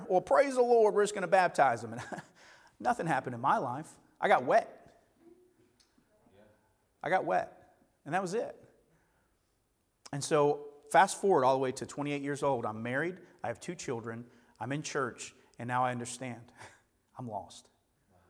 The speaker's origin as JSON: {"language": "English", "region": "Arkansas", "country": "United States", "tie": "born or raised there", "also_born_or_lived": "Illinois", "said": "I'm a northern kid. I was born right outside of Chicago. I moved to Arkansas when I was about 11 years old. And so I've lived in Arkansas longer than I ever lived in Illinois."}